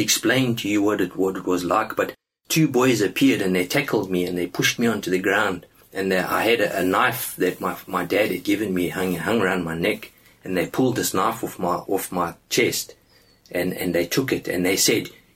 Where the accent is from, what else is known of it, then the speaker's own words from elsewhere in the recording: South Africa; So I grew up in South Africa.